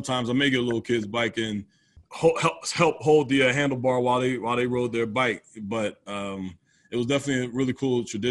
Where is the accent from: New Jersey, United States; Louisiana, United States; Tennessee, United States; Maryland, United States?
New Jersey, United States; Blackwood; Where I grew up is right outside of Philadelphia. So that Philadelphia area is definitely Philly's a sports town all the way.